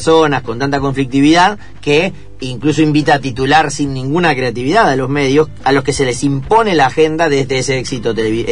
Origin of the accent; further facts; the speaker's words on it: Tres Lomas, Buenos Aires Province, Argentina; ese chiquitito de Tres Lomas que mencionaba, no solo porque soy un apasionado de mi pueblo y siempre lo menciono